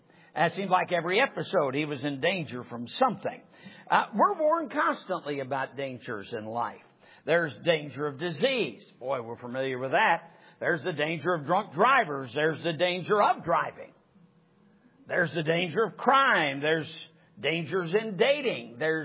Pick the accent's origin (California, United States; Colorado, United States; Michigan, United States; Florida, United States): Michigan, United States; I mean, I'm from Michigan. That's silly.